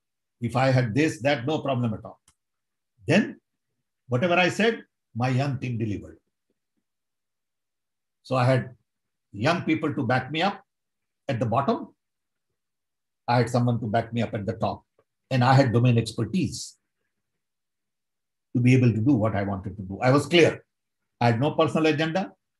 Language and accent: English; India; Growing up in India, you know your dad doesn't pay tax.